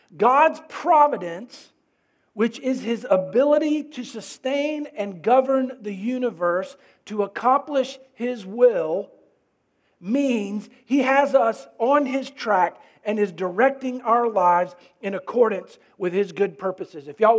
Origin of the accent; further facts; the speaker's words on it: Florida, United States; we grew up in Florida, and so we had many opportunities to go to Disney World